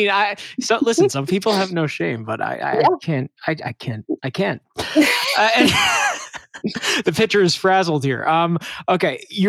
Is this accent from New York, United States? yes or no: yes; New York, United States; being a New Yorker, I was going to clearly advocate for you to say Derek Jeter.